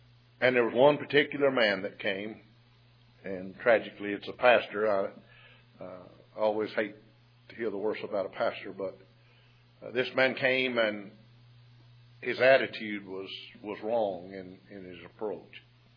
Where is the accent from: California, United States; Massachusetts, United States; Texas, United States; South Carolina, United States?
Texas, United States; And I'd always have to deal with that in some fashion since I'm from Texas.